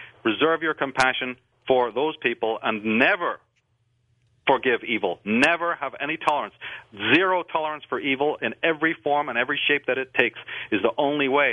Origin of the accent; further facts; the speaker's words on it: Ireland; Maybe it's because I'm from Ireland, but I don't believe in forgiveness personally.